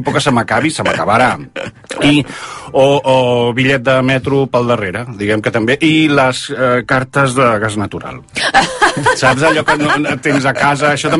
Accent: Terrassa, Catalonia, Spain; He nascut a Terrassa, sí. I sóc terrassenc, sí.

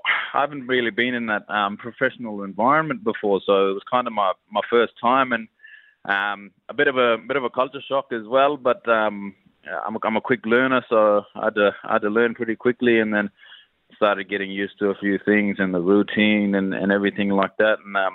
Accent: Halls Creek, Western Australia, Australia; so I was born and raised in Halls Creek, just a little town in the Kimberley region.

